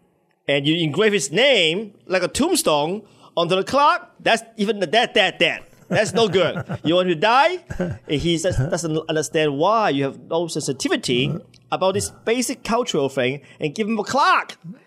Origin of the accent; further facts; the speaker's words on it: Hong Kong; English is a second language; Well, I was from Hong Kong.